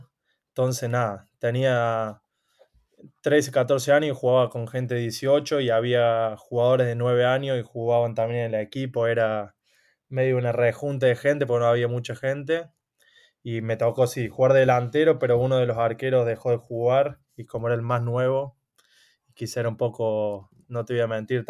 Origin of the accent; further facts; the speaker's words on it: Unquillo, Córdoba, Argentina; Unquillo, es un pueblo de Córdoba. Yo soy del interior de Córdoba. Unquillo es quizás conocido por David Nalbandián, es también de ahí, el tenista.